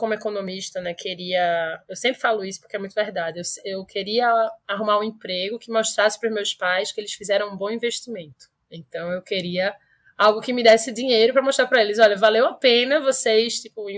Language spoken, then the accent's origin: Portuguese; Recife, Pernambuco, Brazil; Eu sou de Recife, né? E Recife tem um polo tecnológico muito forte.